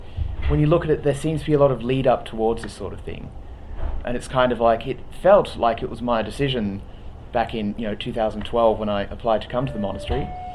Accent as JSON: {"language": "English", "town": "Kalamunda", "region": "Western Australia", "country": "Australia", "said": "I come from Kalamunda, so I'm more grown up around artists."}